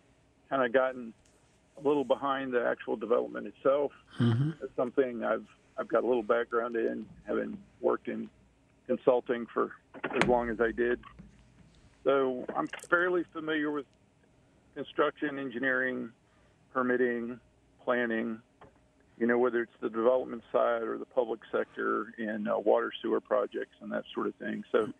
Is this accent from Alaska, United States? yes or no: no; Alabama, United States; also born or lived in Florida / Illinois; So I'm born and raised in South Alabama. Moved around a little bit between Mobile County, Baldwin County, Escambia County, Florida. Did a short tour in Illinois. Moved back home 11 years ago via way of Fairhope.